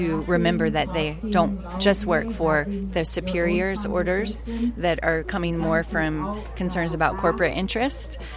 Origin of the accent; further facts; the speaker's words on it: the South, United States; I'm from the South originally, and so I think a lot about the slavery